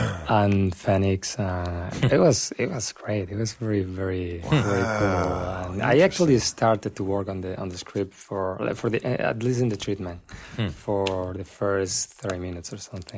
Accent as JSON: {"language": "English", "country": "Spain", "tie": "born or raised there", "said": "I grew up in Spain"}